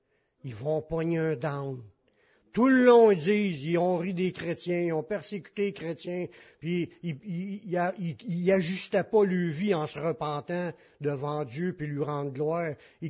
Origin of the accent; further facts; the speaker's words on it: Beauharnois, Quebec, Canada; On est des Beauharniens qui vivent à Beauharnois.